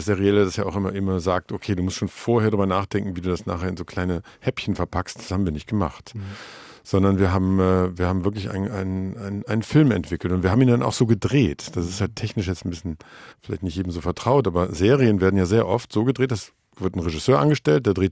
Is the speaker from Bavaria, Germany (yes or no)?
no; Wuppertal, North Rhine-Westphalia, Germany; now in Berlin, Germany; ich komme aus Wuppertal. Ja. Wuppertal ist so ein lustiges, etwas muffiges Kaff in Nordrhein-Westfalen, das ich sehr gern habe.